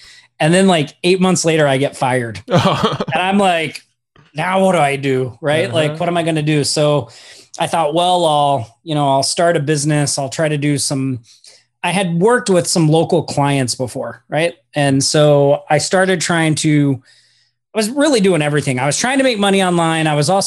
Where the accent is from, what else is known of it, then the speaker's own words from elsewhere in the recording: Oklahoma, United States; So I'm originally from Oklahoma, and I was like a restaurant manager back there